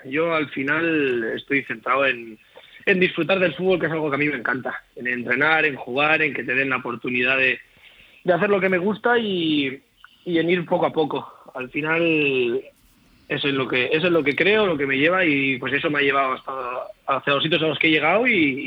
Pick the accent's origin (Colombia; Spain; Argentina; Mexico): Spain; Asturias; now in Murcia, Spain; yo al final ya sabéis que soy un asturiano, pero que está afincado aquí en Murcia